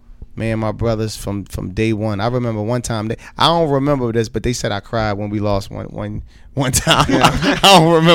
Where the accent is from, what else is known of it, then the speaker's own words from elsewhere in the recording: Philadelphia, Pennsylvania, United States; But Philly, growing up in West Philly, Parkside area, like, that's why the influence on music was so, like, so strong when I was growing up.